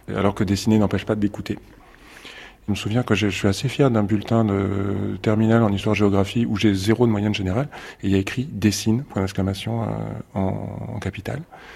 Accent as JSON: {"language": "French", "region": "Provence-Alpes-Côte d'Azur", "country": "France", "tie": "born or raised there", "said": "Alors moi je viens des Hautes-Alpes. Et c'est des paysages de neige et de très hautes montagnes. Et ma maison était la plus haute du village"}